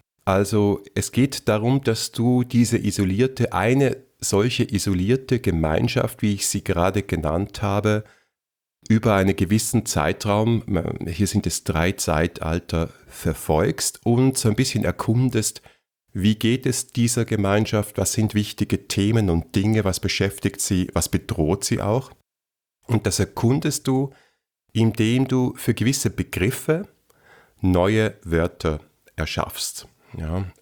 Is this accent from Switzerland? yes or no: yes; Switzerland; moved away as an adult; now in Vienna, Austria; Ich komme ja aus der Schweiz.